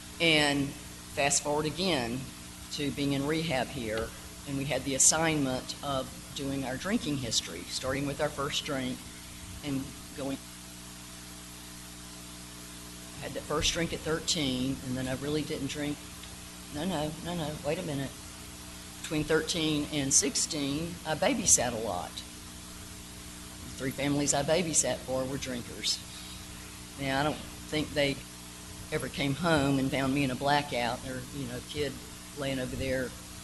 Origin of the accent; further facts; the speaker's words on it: Atlanta, Georgia, United States; So I grew up in Atlanta, in the city limits of Atlanta, south of Buckhead.